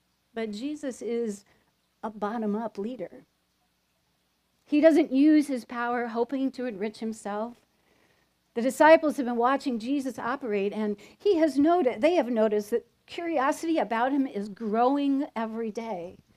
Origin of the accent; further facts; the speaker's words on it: Iowa, United States; Because I grew up in Northwest Iowa, and that's where a lot of Norwegians live.